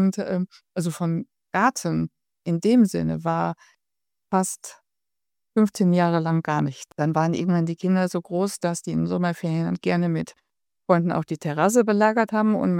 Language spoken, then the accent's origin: German; North Rhine-Westphalia, Germany; Also wir sind in mein Heimatdorf, also es ist ein ganz kleines Dorf ohne Hauptstraße im Siegerland, was wir sehr lieben. Und wir sind 1990 dorthin gezogen